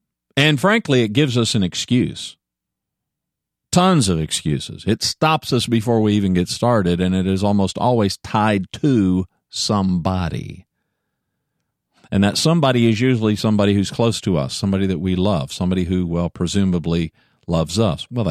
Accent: United States; I'm an American, for those of you that are in other places in the world. I'm an American.

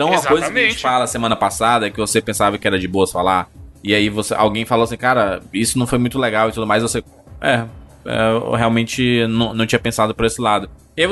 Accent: Ceará, Brazil; eu sou cearense, né? Aqui no Ceará

